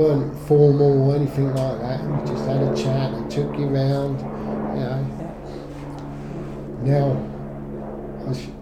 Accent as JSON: {"language": "English", "town": "Romsey", "region": "East of England", "country": "United Kingdom", "tie": "born there", "said": "I was born in Romsey, so I know."}